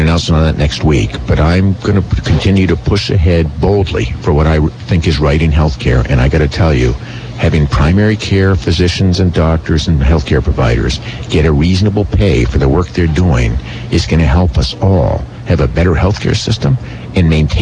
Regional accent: Vermont, United States; I was born and raised in Windham County.

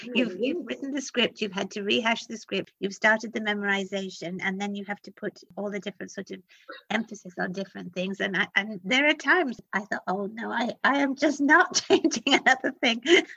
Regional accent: United Kingdom; And I'm so British.

